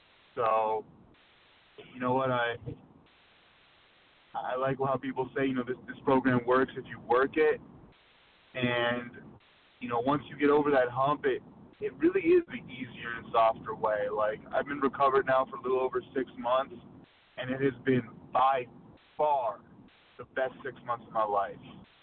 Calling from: New Jersey, United States; New Jersey. Sorry about that.

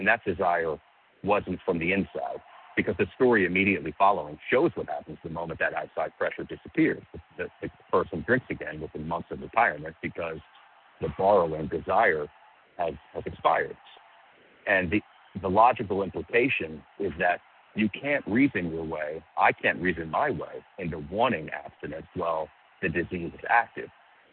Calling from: New Jersey, United States; compulsive overeater in New Jersey.

